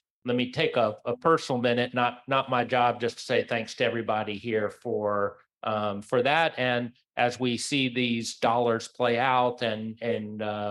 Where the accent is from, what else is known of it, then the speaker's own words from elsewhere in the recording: Chattanooga, Tennessee, United States; born there; I know how this can affect people because of the place where I come from. I was born in Chattanooga, Tennessee, and eventually became the mayor of that city.